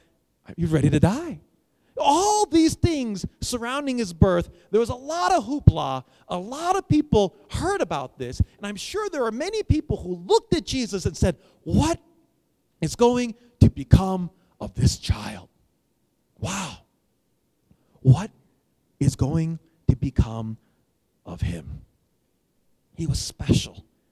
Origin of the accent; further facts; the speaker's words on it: United States; My parents grew up in Taiwan, and I grew up in America, but it's close enough, right?